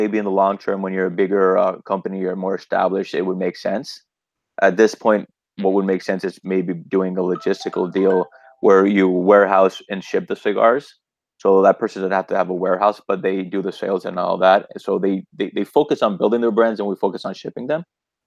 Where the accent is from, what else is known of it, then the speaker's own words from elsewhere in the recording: Dominican Republic; first language Spanish; people and seeing like our fellow Dominicans smoking the cigars and enjoying the cigars. And it's my native language. I mean, it's awesome selling cigars in Spanish.